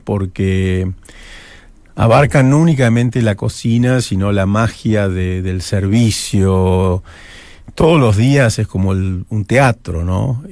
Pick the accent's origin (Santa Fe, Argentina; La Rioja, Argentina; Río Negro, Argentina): Río Negro, Argentina; Bariloche; yo me crié en la Patagonia y los primeros recuerdos vienen de Bariloche. Vivíamos en el centro atómico, mi padre era director de ese centro de físico-matemático.